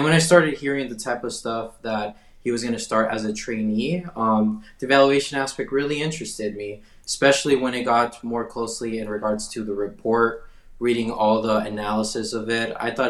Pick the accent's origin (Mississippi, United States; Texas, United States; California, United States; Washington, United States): Texas, United States; Houston; And we grew up in Houston, Texas.